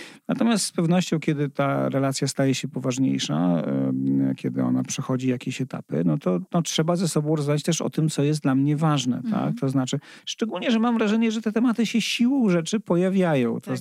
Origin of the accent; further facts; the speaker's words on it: Warsaw, Masovian Voivodeship, Poland; Ja akurat jestem z Warszawy, no i w moim 15-piętrowym bloku na każdym piętrze było 20 mieszkań, osiedle za Żelazną Bramą słynne